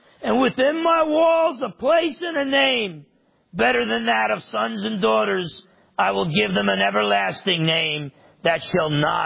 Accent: New Jersey, United States; I'm from New Jersey. I'm half Italian.

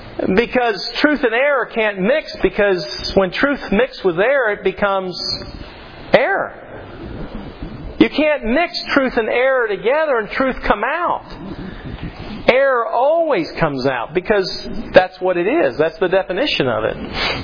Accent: Pennsylvania, United States; also born or lived in South; I tell people I'm not really from the South. I was raised in Pennsylvania, which is north of the Mason-Dixon line, so I'm a Yankee.

